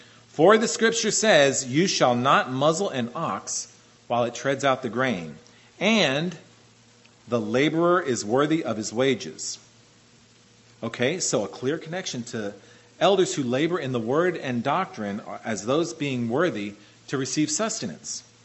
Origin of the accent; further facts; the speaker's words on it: Pennsylvania, United States; Although growing up in Pennsylvania, I used to drive through Amish country.